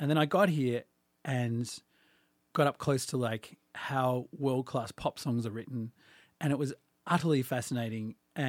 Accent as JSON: {"language": "English", "country": "Australia", "lives_now": "Los Angeles, United States", "said": "maybe 20 years ago it was a novelty being Australian"}